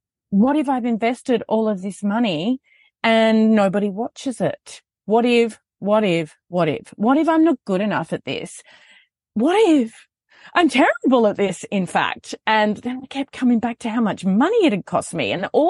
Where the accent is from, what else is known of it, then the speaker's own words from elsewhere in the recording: New South Wales, Australia; a day of filming in a studio out of my hometown, drove to Brisbane from south of Sydney.